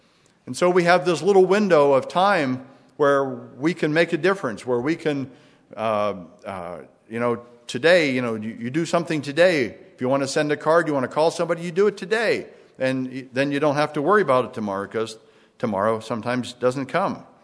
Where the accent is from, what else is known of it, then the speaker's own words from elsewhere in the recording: California, United States; But I came from California